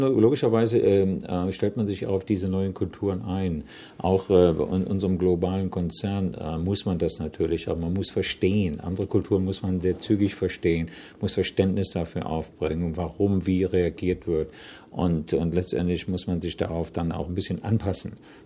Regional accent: Germany; also born or lived in United States; ich liebe Deutschland, ich liebe meine Heimat und letztendlich, was färbt natürlich ab, wenn Sie so lange in den USA gelebt haben.

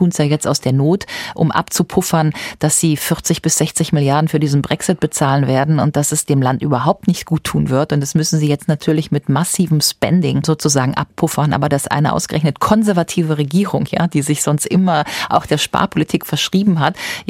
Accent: Rhineland, Germany; ich komme ja aus dem Rheinland und ich weiß, dass ich dahin gehöre

